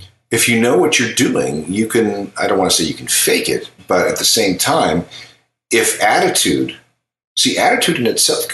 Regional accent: Manitoba, Canada; Okay, I live in Ontario. I'm from Manitoba.

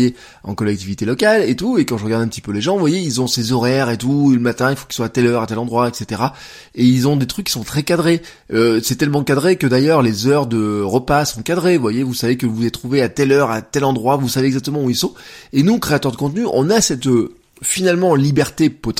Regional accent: Auvergne-Rhône-Alpes, France; Hier, le temps était très mitigé, nous, hein, chez nous, en Auvergne, hein.

